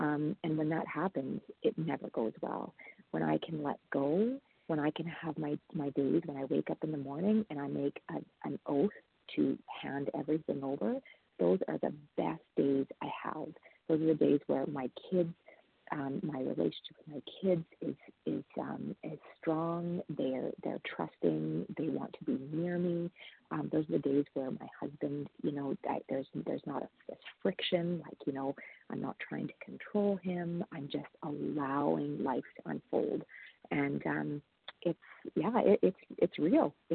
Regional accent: Canada; and I am from Canada

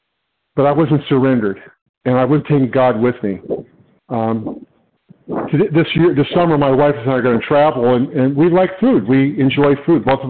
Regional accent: California, United States; I'm from California

